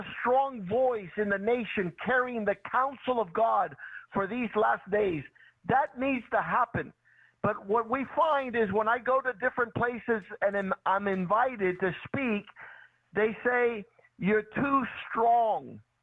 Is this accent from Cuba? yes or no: yes; Cuba; I know that my home country, Cuba, where my parents are from, the electrical grid is out.